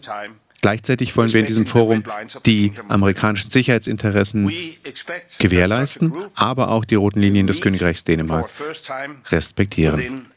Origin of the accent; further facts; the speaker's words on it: Greenland; first language Greenlandic; German is a second language; Grönländisch dazu sagen, denn es sind viele Leute in Grönland, die uns hier zuhören. Und deswegen kurz in meiner Muttersprache.